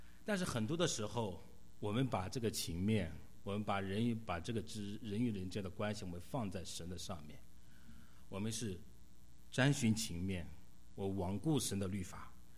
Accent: China; 因为我们中国人讲关系，对不对？讲关系，我们中国人从小的时候就受这样的教育

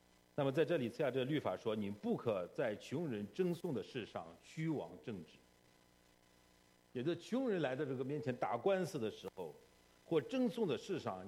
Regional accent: China; 因为我们都是中国人，对不对？都是从中国过来的，很多都是大陆过来的

